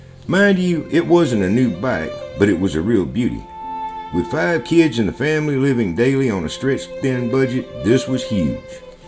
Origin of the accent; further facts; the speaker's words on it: Bandera, Texas, United States; But the one constant spanning of the years was the love of family we shared at Christmas time, growing up in Bandera.